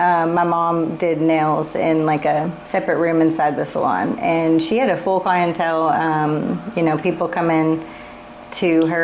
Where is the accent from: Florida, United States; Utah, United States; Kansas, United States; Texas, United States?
Texas, United States; Houston; born there; So I was born in Houston.